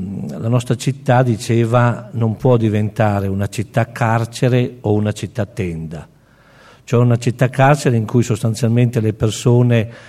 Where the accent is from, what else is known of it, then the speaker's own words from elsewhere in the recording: Agnadello, Lombardy, Italy; Io sono di Agnadello e quindi sono al confine con il Bergamasco, sono della diocesi di Cremona, quindi siamo vicini di casa